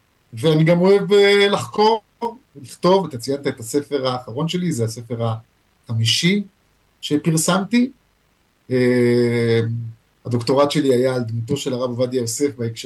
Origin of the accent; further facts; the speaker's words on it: Jerusalem, Jerusalem District, Israel; וגדלנו כילדים מאושרים ברמת אשכול בירושלים.